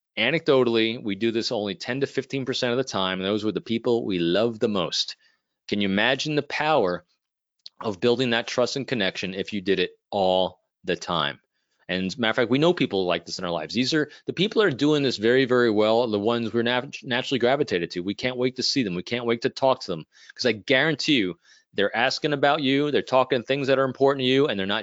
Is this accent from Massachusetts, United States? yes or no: no; New York, United States; I am originally from the Northeast. I grew up in New York, you know, north of the city.